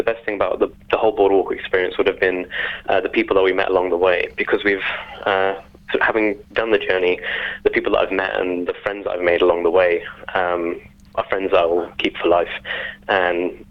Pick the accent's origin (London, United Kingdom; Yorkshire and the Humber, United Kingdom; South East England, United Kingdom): London, United Kingdom; born there; parents were born in Kenya, but my grandparents are from Punjab in India. We kind of went from Africa to England, and I was born myself in London.